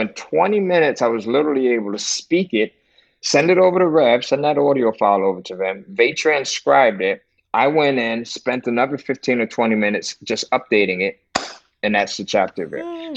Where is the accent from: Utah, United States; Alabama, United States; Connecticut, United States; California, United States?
Connecticut, United States; So when you think of Connecticut, right, you think cows and pastures, but actually, man, I grew up in Five and Panic Village in the 80s.